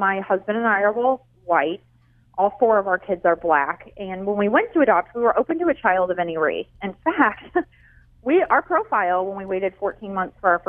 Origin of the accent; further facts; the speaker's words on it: St. Louis, Missouri, United States; this was around the time we're from the St. Louis area, when Michael Brown was killed in Ferguson.